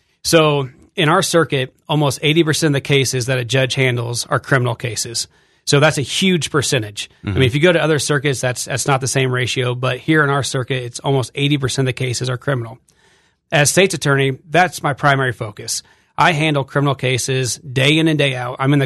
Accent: Monmouth, Illinois, United States; So my background is that I'm from Monmouth. I was born and raised in that area.

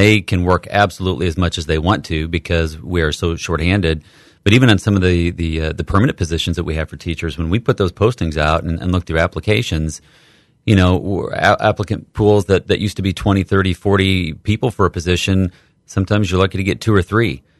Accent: Bloomington, Illinois, United States; I'm from Bloomington Normal myself, so ISU is a teaching school

